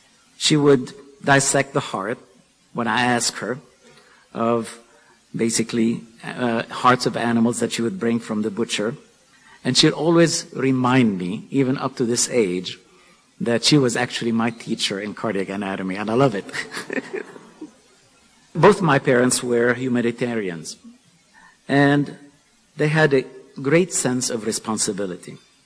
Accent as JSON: {"language": "English", "town": "Ghazir", "region": "Keserwan-Jbeil", "country": "Lebanon", "tie": "born or raised there", "said": "I grew up in Ghazir, Lebanon. For those of you who may not know, It is a small city north of Beirut, nestled between the sea and the mountains."}